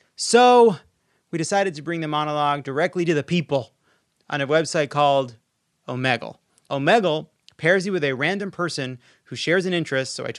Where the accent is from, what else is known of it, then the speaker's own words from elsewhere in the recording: Syosset, New York, United States; I'm from Syosset, Woodbury, you know, right nice. Around the corner.